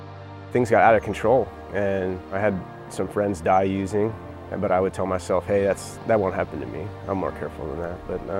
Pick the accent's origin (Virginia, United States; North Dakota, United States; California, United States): California, United States; I grew up here in the Bay Area.